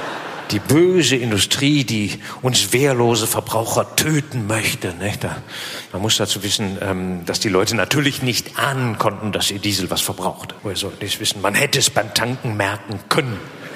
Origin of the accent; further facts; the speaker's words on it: Germany; Ich bin am Rhein aufgewachsen im Westen